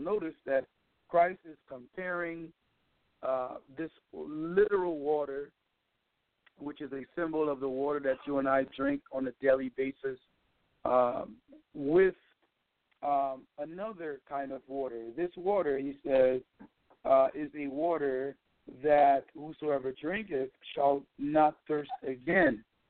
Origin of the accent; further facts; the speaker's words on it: Haiti; I'm from Haiti, and in our country, many times, you know, we have to go to a far place to get water